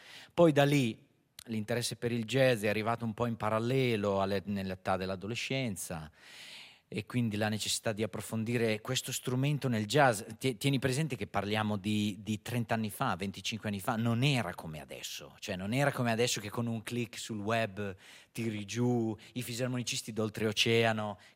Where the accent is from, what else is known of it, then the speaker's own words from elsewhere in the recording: Rimini, Emilia-Romagna, Italy; born there; io sono romagnolo di estrazione, nasco sulle colline di Rimini